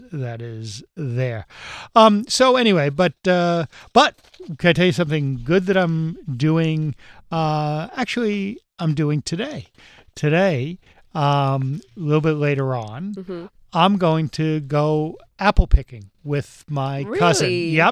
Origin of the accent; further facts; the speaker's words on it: New York, United States; But we're from New York, so you elbow people out.